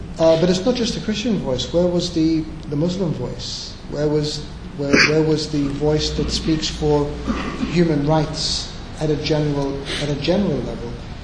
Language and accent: English; United Kingdom; And unfortunately for us, being British, it happened in August